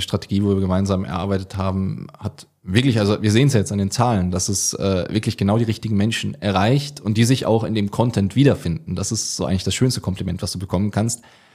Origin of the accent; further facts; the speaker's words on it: Switzerland; also born or lived in Germany; ich komme ganz ursprünglich aus Deutschland, bin in Deutschland geboren, bin jetzt aber schon seit ich 12 oder 13 Jahre alt bin, eigentlich permanent in der Schweiz.